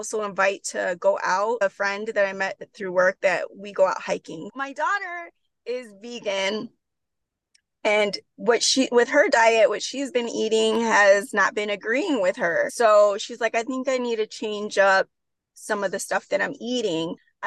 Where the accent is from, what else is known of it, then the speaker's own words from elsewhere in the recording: Midwest, United States; I mentioned how I'm from the Midwest. I'm living in the South